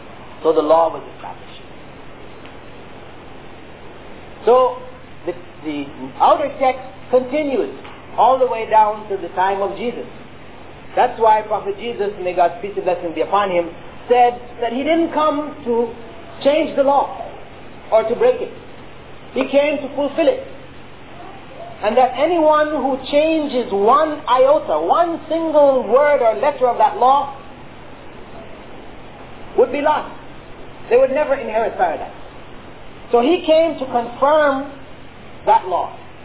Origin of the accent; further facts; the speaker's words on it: Toronto, Ontario, Canada; I grew up in Toronto